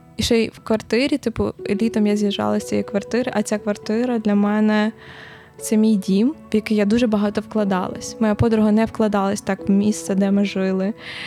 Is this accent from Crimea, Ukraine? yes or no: yes; Crimea, Ukraine; moved away; also born or lived in Kyiv; я і так вже втрачала дім, бо я з Криму, і я, типу, довго шукала свій дім, потім він в мене з'явився в Києві